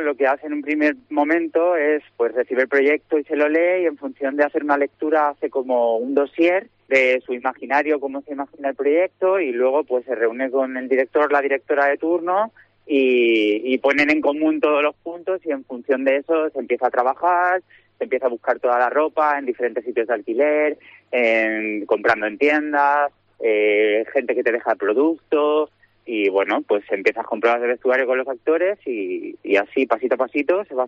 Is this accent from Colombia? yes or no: no; Plasencia, Extremadura, Spain; Pero sí que tengo muy presente mi tierra siempre, y bueno, me encantaría en algún momento pues poder hacer cositas allí y lanzar un poco la cultura placentina